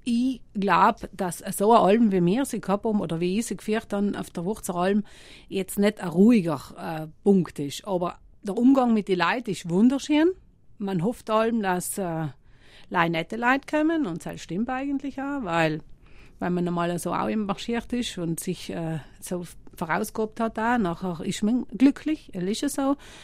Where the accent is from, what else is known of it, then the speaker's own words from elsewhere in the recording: Lana, Trentino-Alto Adige, Italy; Nein, ich bin in Lana. Aufgewachsen und bin im Sommer frisch mit Oma nach Hafling